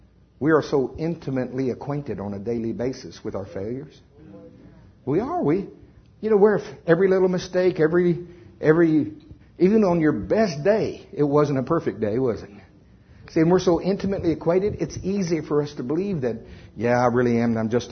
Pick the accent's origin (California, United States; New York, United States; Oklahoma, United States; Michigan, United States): Oklahoma, United States; Now, I'm from Oklahoma. I'm going to talk about corn because that's what we do mostly there.